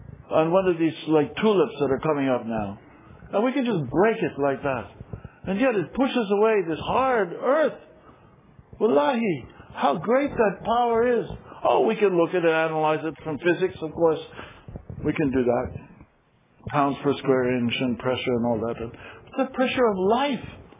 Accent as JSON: {"language": "English", "country": "United States", "said": "Look, I'm an American."}